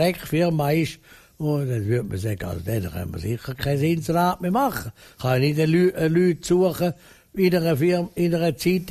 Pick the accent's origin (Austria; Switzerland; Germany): Switzerland; Und das ist für mich als Schweizer so Freund in den Ohren.